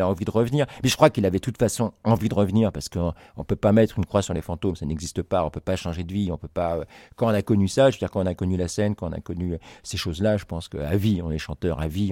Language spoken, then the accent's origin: French; Paris, Île-de-France, France; Ben, je suis parisien, moi, ça c'est sûr.